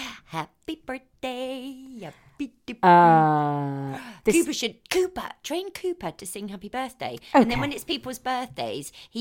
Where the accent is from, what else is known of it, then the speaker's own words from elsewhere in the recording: Scotland, United Kingdom; Where are you from, Minnie, in Scotland? Because you know I'm Scottish.